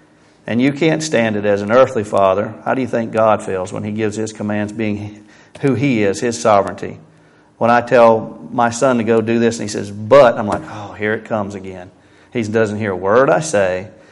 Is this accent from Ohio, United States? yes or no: no; Florida, United States; So I grew up in Florida. I know what rain is like.